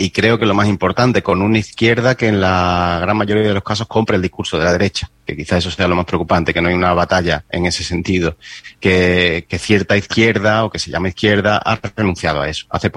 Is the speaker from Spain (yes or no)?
yes; Andalusia, Spain; Bueno, me pilla muy de cerca en mi tierra, Andalucía.